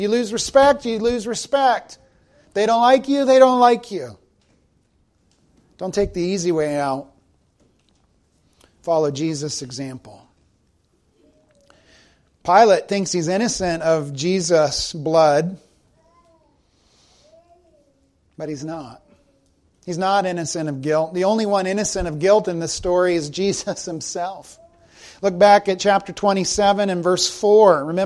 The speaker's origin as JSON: {"language": "English", "region": "the South", "country": "United States", "said": "I'm a Southerner. I had nothing to do with slavery in the 1800s. I didn't even show up into this world until 1979."}